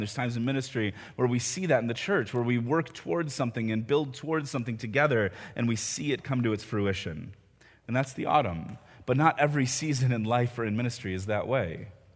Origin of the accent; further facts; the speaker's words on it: Chicago, Illinois, United States; also born or lived in Indianapolis; now in Washington, D.C., United States; I grew up in the Chicago metro area and have lived in D.C. for almost a decade